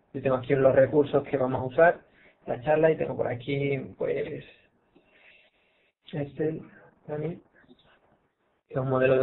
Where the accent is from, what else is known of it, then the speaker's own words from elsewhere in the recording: Seville, Andalusia, Spain; yo soy de Sevilla y hablo bastante rápido